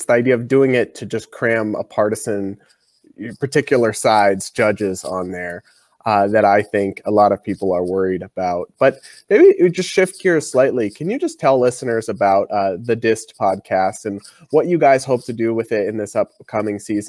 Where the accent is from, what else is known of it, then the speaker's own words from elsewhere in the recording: Rhode Island, United States; Yeah, and I'm from Rhode Island. So that's where I was born and grew up, Rhode Island, and in New England generally, seafood's huge